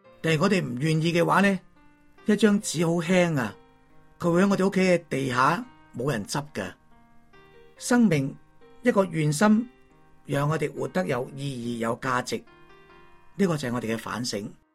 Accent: China; 呢份嘅广阔就好似我哋中国人嘅成语一样

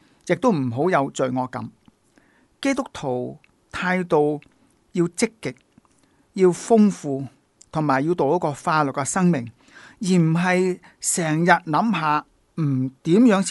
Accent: China; 做到我哋中国人讲嘅非礼勿视、非礼勿听、非礼勿言、非礼勿动

